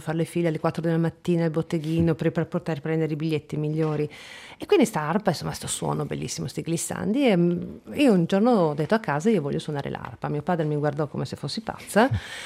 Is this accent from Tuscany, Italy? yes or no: no; Trieste, Friuli-Venezia Giulia, Italy; io sono nata a Trieste e anche musicalmente ho cominciato qui in conservatorio, al conservatorio di Trieste, al conservatorio Tartini, però poi per vicissitudini della mia prima insegnante che stava male, mi sono trasferita a Udine